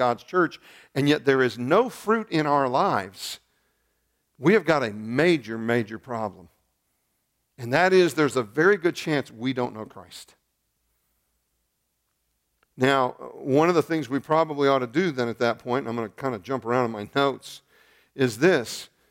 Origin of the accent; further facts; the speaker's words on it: Illinois, United States; And you got to understand, I was raised outside of Chicago, but I was raised by country folk, okay?